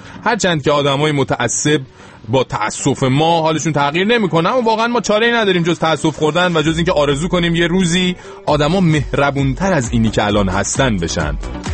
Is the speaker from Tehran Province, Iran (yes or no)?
no; Yazd, Iran; born there; روستای زادگاه من 200 کیلومتر با طبس فاصله داره ولی ما جزی از یزد هستیم